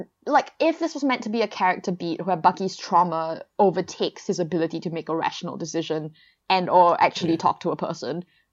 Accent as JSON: {"language": "English", "country": "Singapore", "first_language": "English", "said": "my first language is English. It's the only language I'm fluent in. I did an English degree at an English university, and I had a lot of angst about this because I'm Chinese, I'm from Singapore, obviously."}